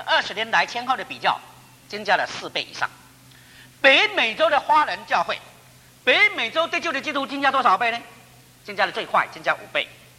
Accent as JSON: {"language": "Chinese", "country": "China", "said": "五个人中间，我们就有一个中国人"}